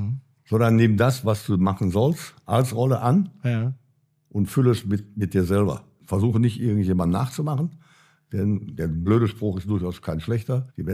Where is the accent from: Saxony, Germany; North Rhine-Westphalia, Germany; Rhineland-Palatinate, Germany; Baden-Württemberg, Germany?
North Rhine-Westphalia, Germany; Marl; born there; Ich bin geboren in Mahl, das ist eigentlich auch am Rande des Ruhrgebiets, schon Teile sind schon fast schon Richtung Münsterland. Ja, ja. Aber geprägt eben auch durch Zechen, ne? Ja. Auguste Victoria und Zeche Brassard und so weiter und so weiter. Mit einem großen Chemiewerk, CWH